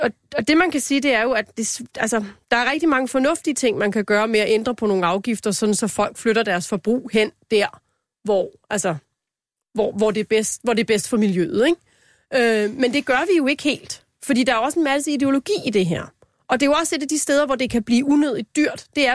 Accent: Lyngby, Capital Region of Denmark, Denmark; nu er jeg jo fra Lyngby-Taarbæk Kommune

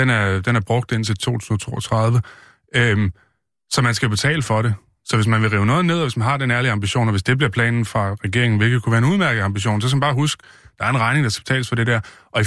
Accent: Holbæk, Zealand, Denmark; det område i Holbæk, hvor jeg kommer fra, der er på ghetto-listen

